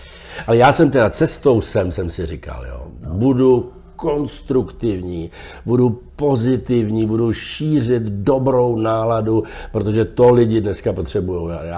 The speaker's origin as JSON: {"language": "Czech", "region": "Prague", "country": "Czechia", "tie": "born or raised there", "said": "protože já jsem vyrůstal v Praze v Dejvicích, na Praze 6, kde bylo plno těch vojáků."}